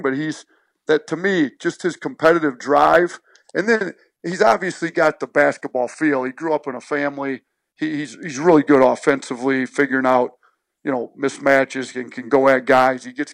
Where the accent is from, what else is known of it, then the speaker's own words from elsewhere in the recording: Wisconsin, United States; Yeah, I think you hit it head on. I grew up in Wisconsin, so